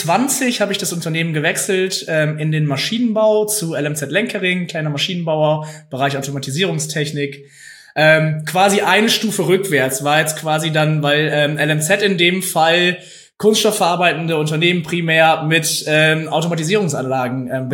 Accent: Lower Saxony, Germany; ich komme aus dem Oldenburger Münsterland, also ich wohne relativ genau zwischen Oldenburg und Osnabrück

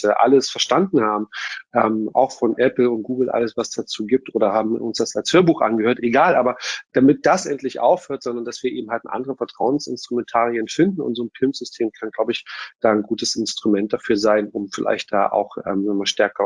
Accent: Brandenburg, Germany

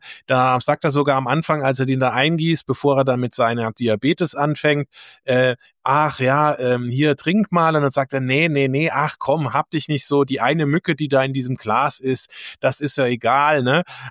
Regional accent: Saarland, Germany; born there; Ich bin ja gebürtiger Saarländer, da ist das Frankreich.

